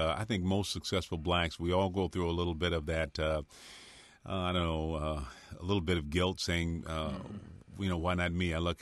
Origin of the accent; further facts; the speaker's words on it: Benton Harbor, Michigan, United States; I grew up in Benton Harbor. Nobody in my family ever finished high school.